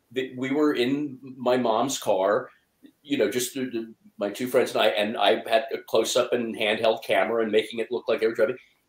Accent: Los Angeles, California, United States; also born or lived in New York; Yeah, when I was growing up, we're from New York, but we moved to L.A. when I was a kid, and Los Angeles television in the 70s.

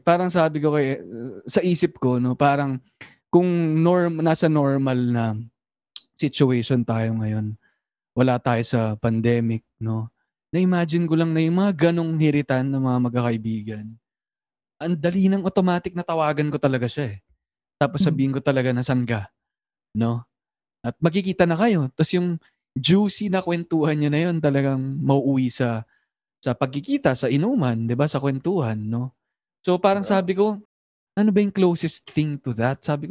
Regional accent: Novaliches, Metro Manila, Philippines; Kasi ikaw taga Makati ka, ako taga Novaliches.

